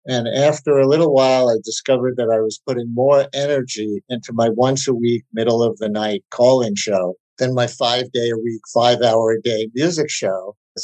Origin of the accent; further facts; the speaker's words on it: New York City, New York, United States; I grew up in Queens listening to a lot of radio, both music and news.